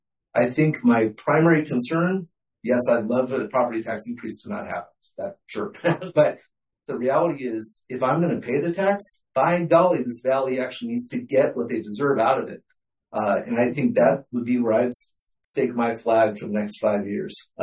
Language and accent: English; California, United States; I came from California. Taxes, like, somehow you spell tax with California.